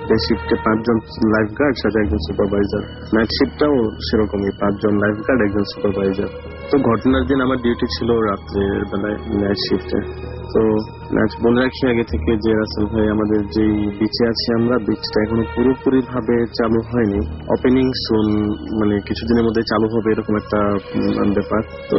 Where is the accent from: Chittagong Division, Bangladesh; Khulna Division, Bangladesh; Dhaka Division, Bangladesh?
Chittagong Division, Bangladesh; Senbagh; now in Saudi Arabia; From KSA, আমার দেশের বাড়ি নোয়াখালী জেলার সেনবাগ থানায়।